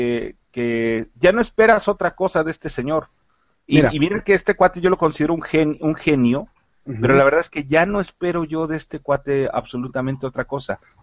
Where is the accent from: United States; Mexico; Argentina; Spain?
Mexico; a mí por ejemplo como mexicano me choca ese tipo de imagen